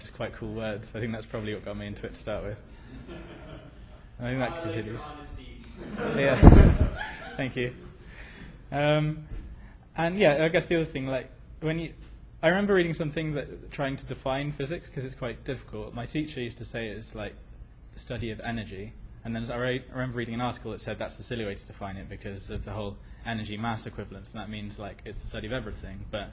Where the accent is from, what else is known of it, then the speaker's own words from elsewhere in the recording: England, United Kingdom; from England.